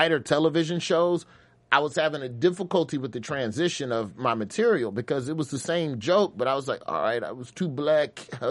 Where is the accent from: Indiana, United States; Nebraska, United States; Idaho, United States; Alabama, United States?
Alabama, United States; accent: southern drawl; and I'm from Alabama, so you got to add in an account for my southern drawl.